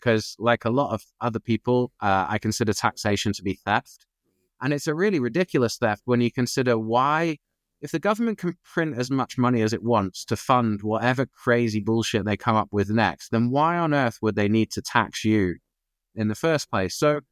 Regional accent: Ireland; I'm actually Irish, right? And so in Ireland and other EU countries

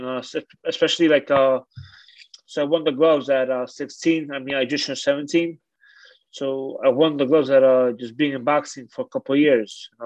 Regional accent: Wałbrzych, Lower Silesian Voivodeship, Poland; now in New York, United States; We come from Wałbrzych, Poland, so it's like a little town of 60,000 people in northeast part of Poland.

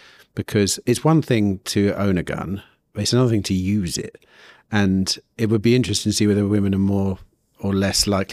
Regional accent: England, United Kingdom; But as an English person, when I think about it, I'm happy that we don't have guns as well.

